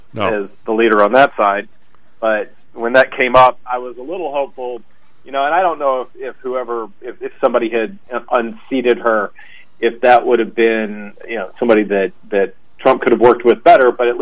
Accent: Memphis, Tennessee, United States; I mean, you know, I grew up in Memphis when he was governor of Arkansas, so I've been familiar with the guy a lot longer. And I know Memphis is not in Arkansas, but it borders Arkansas.

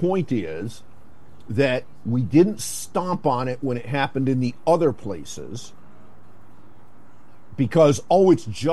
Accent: Detroit, Michigan, United States; By the way, I grew up in exactly that. I grew up near the Motor City.

